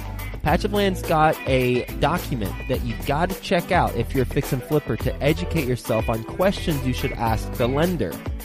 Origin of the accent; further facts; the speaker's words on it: Flint, Michigan, United States; born there; Yes. I was born in Flint, Michigan.